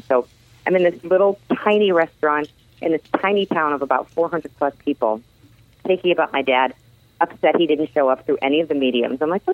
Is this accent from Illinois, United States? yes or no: yes; Chicago, Illinois, United States; And I said, oh my gosh … I'm from Chicago.